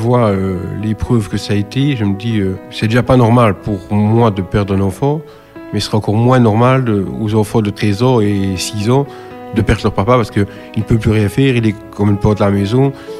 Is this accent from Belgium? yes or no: yes; Verviers, Wallonia, Belgium; j'ai 48 ans, je viens de Verviers. Verviers, c'est près de Liège, pour ceux qui ne connaissent pas.